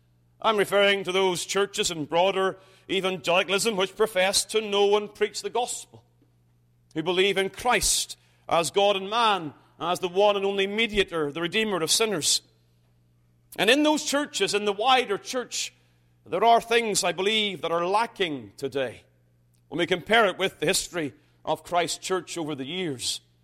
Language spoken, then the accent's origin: English; United Kingdom; I must confess, as a Brit, I am disappointed how the American language has ruined the word awesome.